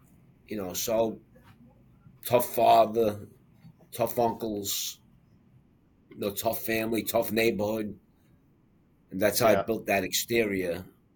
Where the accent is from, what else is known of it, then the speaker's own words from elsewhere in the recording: Manhattan, New York, United States; I'm originally from Manhattan, 12th Street and First Avenue in the East Village.